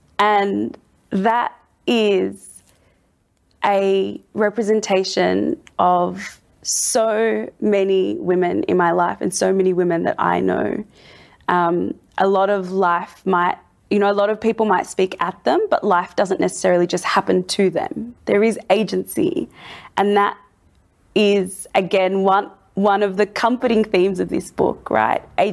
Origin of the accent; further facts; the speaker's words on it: Australia; as a person who's born and raised in Australia, a settler colonial nation, a British colony, the child of refugees who arrived from Eritrea